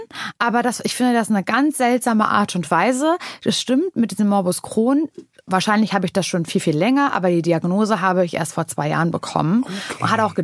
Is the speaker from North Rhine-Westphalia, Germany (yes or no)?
no; Parchim, Mecklenburg-Vorpommern, Germany; now in Berlin, Germany; weil ich komme ja aus Parchim und ist ja nicht so weit von Berlin entfernt.